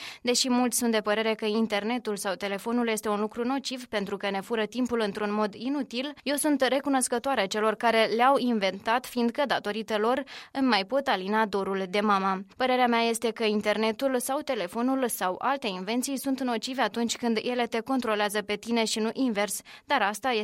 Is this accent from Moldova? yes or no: yes; Moldova; born there; m-am născut în Republica Moldova.